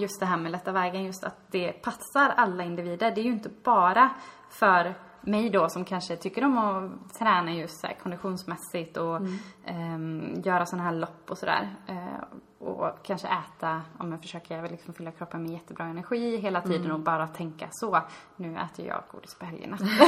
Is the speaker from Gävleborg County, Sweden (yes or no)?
yes; Gävleborg County, Sweden; Men precis, inte Dalarna, gränsen Dalarna. Jag är ju från Gästrikland.